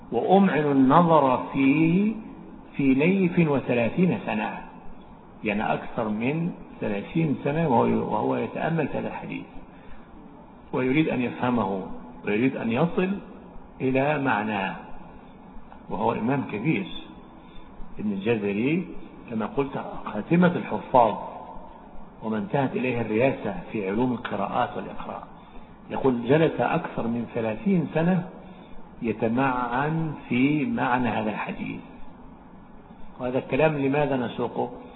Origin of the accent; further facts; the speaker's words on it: Egypt; يعني كما يشبه الآن مثلا في حرف الهمزة عندنا في مصر، أهل الصعيد ينطقونه بلهجة، وأهل الساحل الشمالي مثلنا ينطقونه بلهجة أخرى